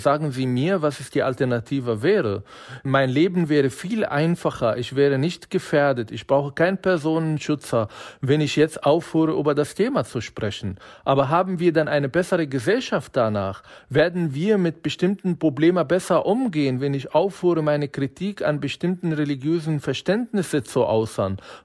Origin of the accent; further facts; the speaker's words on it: Israel; now in Germany; woher ich komme, wie ich aufgewachsen bin, was ich so in meiner Kindheit erlebt habe, wie war es in Israel, wie war es als Araber in Israel groß zu werden